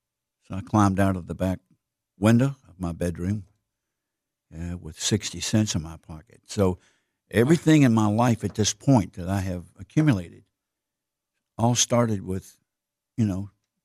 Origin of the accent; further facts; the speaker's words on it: Humboldt, Tennessee, United States; And, well, I grew up in Tennessee. Grew up in Humboldt, which is, you know, between Memphis and Jackson, Tennessee. And just a country boy